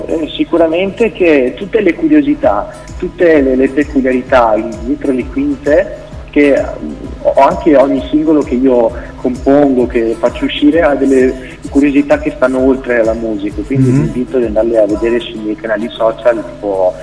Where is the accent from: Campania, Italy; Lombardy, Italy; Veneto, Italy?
Veneto, Italy; Venice; io sono di Venezia